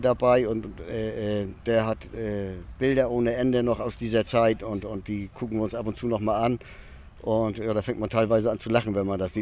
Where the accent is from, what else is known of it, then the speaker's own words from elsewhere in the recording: Kiel, Schleswig-Holstein, Germany; Aus Kiel.